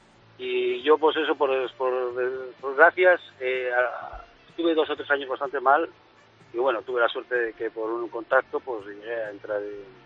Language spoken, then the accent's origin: Spanish; Basque Country, Spain; now in Pontevedra, Spain; Muchos años de escolta, soy vasco